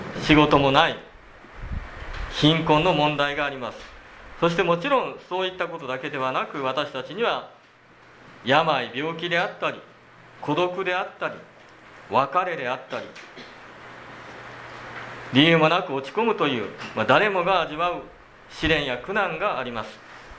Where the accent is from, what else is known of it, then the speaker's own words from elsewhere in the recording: Setouchi, Japan; 帰ってきて改めて瀬戸内側の暑さに、自分もそこで育ってきたので慣れてると思ったんですけれども